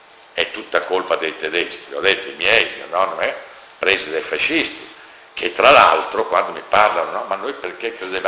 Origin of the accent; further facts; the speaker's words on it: Milan, Lombardy, Italy; io lo dico da milanese